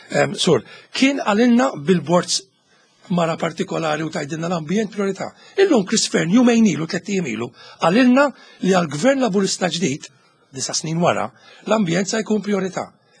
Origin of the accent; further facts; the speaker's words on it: Mellieħa, Northern Region, Malta; jiena ġej mill-Mellieħa.